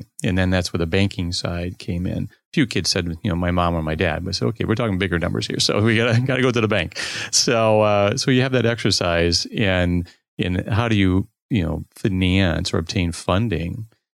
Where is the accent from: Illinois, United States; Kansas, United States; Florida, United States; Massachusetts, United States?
Illinois, United States; Chicago; their U.S. operations was in my hometown in Chicago.